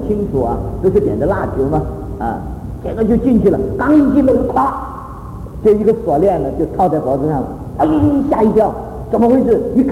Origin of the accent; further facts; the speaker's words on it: China; 我们中国人呢，就是黑无常、白无常、大头鬼、小头鬼、牛头马面啊